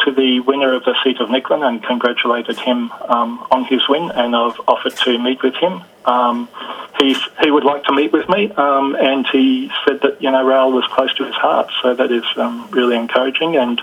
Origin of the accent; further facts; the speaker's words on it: Palmwoods, Queensland, Australia; The shortest passing loop in the entire North Coast Line just happens to be at my hometown of Palmwoods